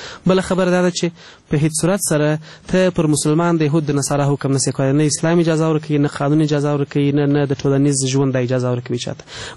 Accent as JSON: {"language": "Pashto", "region": "Kandahar", "country": "Afghanistan", "said": "زه خپل د کندهار یم، زه خپل د کندهار پنجوایی پیژنم، ټول صحیح بلدم"}